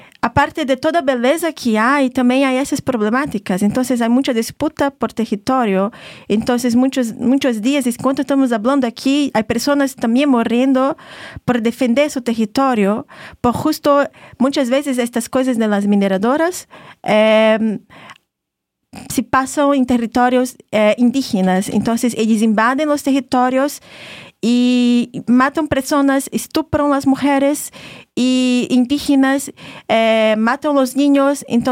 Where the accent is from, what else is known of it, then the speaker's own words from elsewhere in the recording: Pará, Brazil; de donde vengo hay dos grandes ríos, el río Tapajós, que justo da nombre a mi pueblo, y el río Amazonas